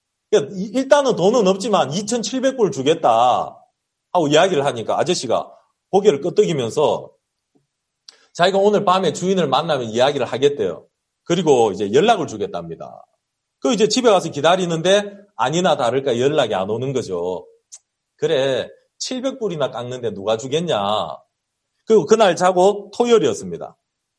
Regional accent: South Korea; now in United States; 제가 한국에서 온 선교사인데

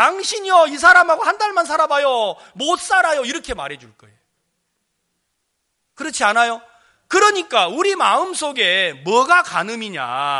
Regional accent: Jeolla, South Korea; 저는 고향이 전라도예요.

